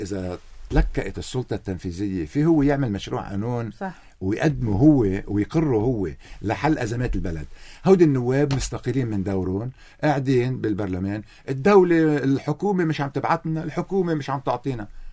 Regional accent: Lebanon; لازم نضل نحن كلبنانيين قبلانين انه قطر تعطي الجيش 100 دولار

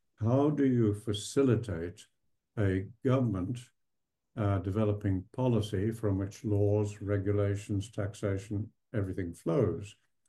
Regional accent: England, United Kingdom; accent: English; They would attack me, my motive, my English accent, the cap I wore.

